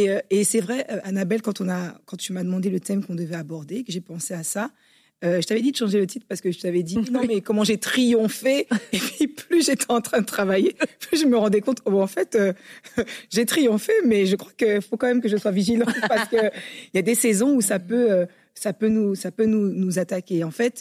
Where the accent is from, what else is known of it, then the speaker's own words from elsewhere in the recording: France; Mes parents étaient musulmans, donc on fêtait pas forcément Noël. Donc j'ai grandi en France.